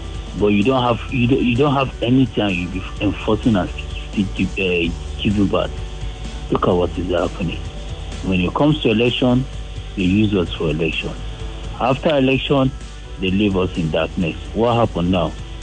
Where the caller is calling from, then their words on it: Apapa, Lagos, Nigeria; I'm coming from Apapa.